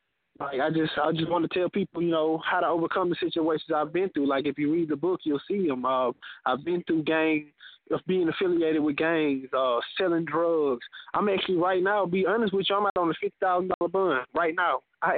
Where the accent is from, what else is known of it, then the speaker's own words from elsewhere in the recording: Mobile, Alabama, United States; I'm 23 years old. I'm from Mobile, Alabama. I have a lot of influence from California because a lot of my family is actually from Inglewood and the Watts area.